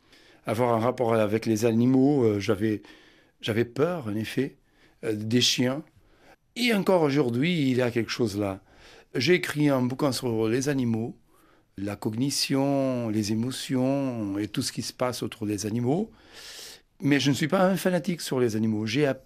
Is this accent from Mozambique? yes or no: yes; Mozambique; born there; French is a second language; Je suis né en effet au Mozambique, je suis un pied noir portugais.